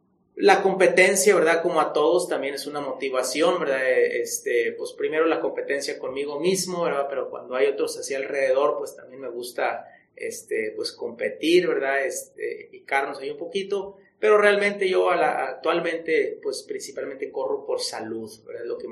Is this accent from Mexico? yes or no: yes; Monterrey, Nuevo León, Mexico; soy de aquí de Monterrey. Mi familia, toda es de Monterrey … soy el mayor de 4 hermanos.